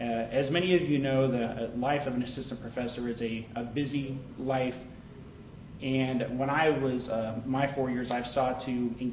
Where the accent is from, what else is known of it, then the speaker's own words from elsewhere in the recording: Illinois, United States; Well, as Brian said, I'm from Murray State University, but I'm from Southern Illinois.